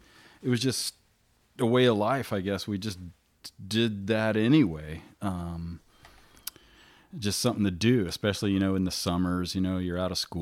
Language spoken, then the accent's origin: English; Titusville, Florida, United States; Okay, so I grew up in Titusville, Florida, of course, and basically just one street away from the Indian River Lagoon